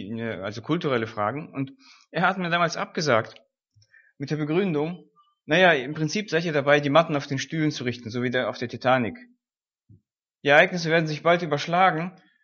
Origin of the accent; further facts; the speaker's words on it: Russia; moved away; Und ich selbst bin in einem Land aufgewachsen, wo es sich eben auch ähnlich verhielt. Also ich komme aus Russland und ich habe den Sozialismus sterben sehen, Anfang der 90er Jahre, und dann haben wir das Land verlassen.